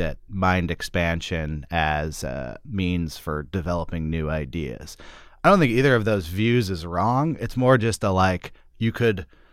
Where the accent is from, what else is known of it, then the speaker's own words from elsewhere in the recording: Berkeley, California, United States; Whereas for me, I'm from Berkeley, California.